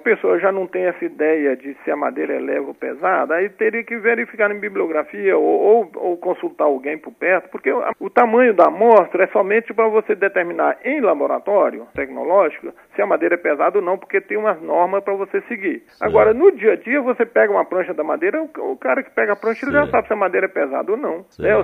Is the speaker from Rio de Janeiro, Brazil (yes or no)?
no; Minas Gerais, Brazil; eu sou de Minas, do interior de Minas, lá eles usam muito o cedro.